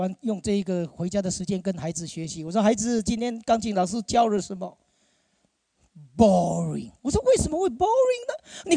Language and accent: Chinese; Taiwan; 我小时候我是从台湾来